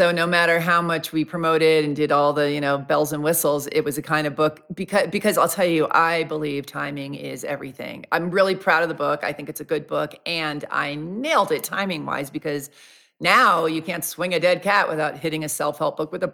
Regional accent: New York, United States; Like, I'm from New York and I'm really impatient and I just want the damn information.

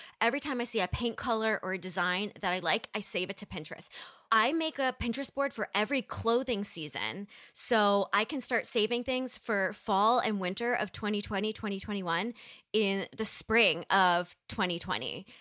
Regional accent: North Dakota, United States; for the first time ever in my hometown in North Dakota, they raised a pride flag to celebrate the kickoff of our Pride Festival.

